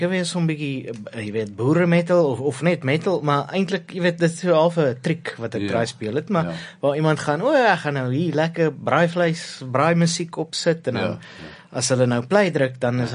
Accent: Pretoria, Gauteng, South Africa; Pretoria Noord in 'n suburb daar Acacia of die dorp van Acacia en is daar in die noorde van Pretoria is nader aan Brits as die middestad

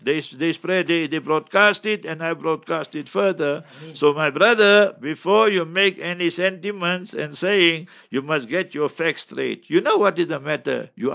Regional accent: Heidelberg, Gauteng, South Africa; One day in my hometown, you must remember, Heidelberg, during Ramadan

